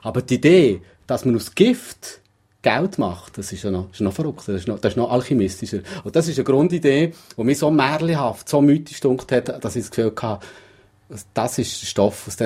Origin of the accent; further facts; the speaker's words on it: Solothurn, Switzerland; Ich bin in Solothurn geboren. Ich bin eben, wie gesagt, 48, bin noch nie weggezogen.